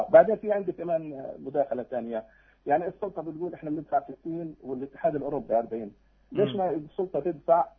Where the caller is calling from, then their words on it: Gaza, Gaza Strip, Palestine; من غزة بالسلامة